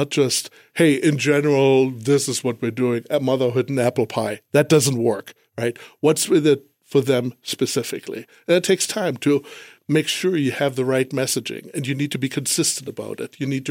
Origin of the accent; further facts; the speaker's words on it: Germany; accent: West Texas; moved away as an adult; you probably hear that from my West Texas accent. I didn't grow up over here. I grew up in Germany. Mm. Lived there for 20 years.